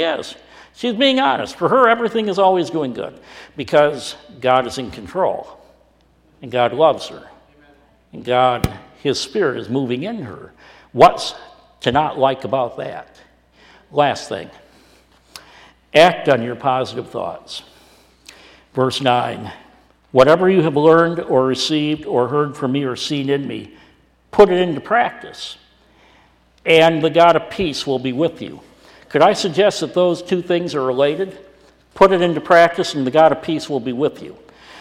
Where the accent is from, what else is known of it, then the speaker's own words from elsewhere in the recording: Grand Rapids, Michigan, United States; Well, I came from the Grand Rapids, Michigan area.